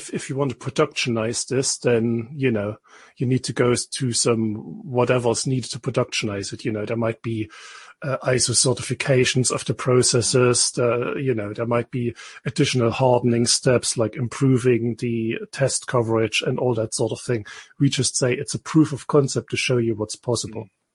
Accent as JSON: {"language": "English", "country": "Germany", "second_language": "English", "moved": "as an adult", "lives_now": "United Kingdom", "said": "So I am German, as you can clearly hear by my dodgy accent, and I live in the UK since 2009."}